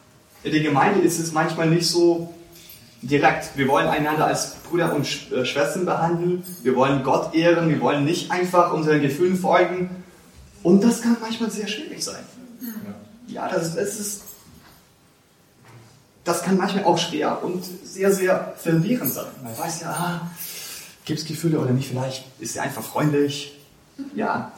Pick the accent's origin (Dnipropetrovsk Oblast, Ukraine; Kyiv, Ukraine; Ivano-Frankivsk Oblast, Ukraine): Kyiv, Ukraine; now in Munich, Germany; Ich wohne gerade in München, aber ich komme aus Kiew eigentlich ursprünglich.